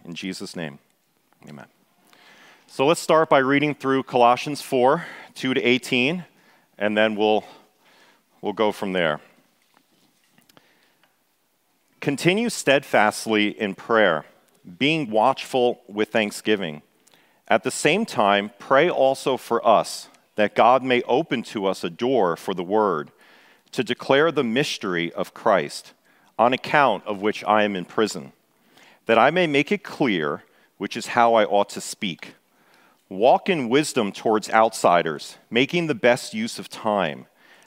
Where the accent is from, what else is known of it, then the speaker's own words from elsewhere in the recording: Florence, Kentucky, United States; I'm from Florence, Kentucky, with my wife and 8 children.